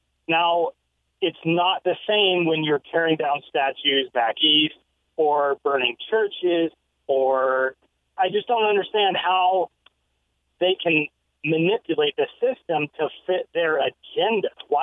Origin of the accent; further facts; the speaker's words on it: Ireland; And, you know, hey, I'm Irish. Okay. We were slaves as well.